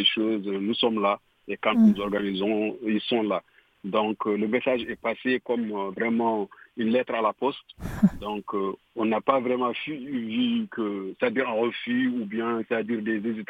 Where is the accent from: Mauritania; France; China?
Mauritania; Je suis originaire de la Mauritanie.